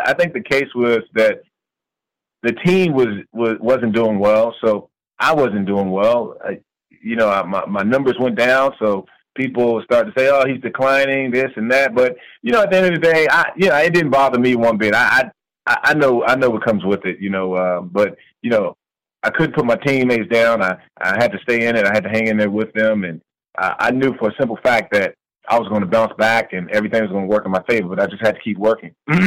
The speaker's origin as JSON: {"language": "English", "town": "Washington", "region": "District of Columbia", "country": "United States", "tie": "born or raised there", "said": "as a kid growing up in Washington, D.C., I was afraid to pursue the arts."}